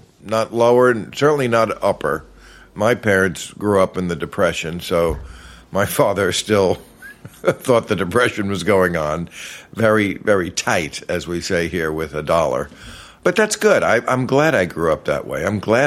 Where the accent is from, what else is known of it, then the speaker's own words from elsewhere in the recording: New Jersey, United States; also born or lived in New York; I was born in New York, and then like so many people of that era, they moved out to the suburbs. So I grew up... in New York, in New Jersey.